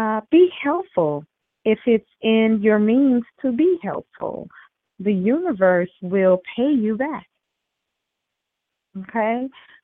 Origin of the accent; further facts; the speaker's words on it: the South, United States; I know I'm from the South, and I know in New York they don't really do that.